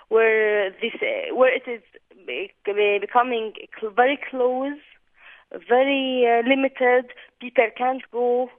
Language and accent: English; Ramallah, West Bank, Palestine; English is a second language; now in Bethlehem, Palestine; because I'm from Ramallah, as you said before, and I'm living in Bethlehem.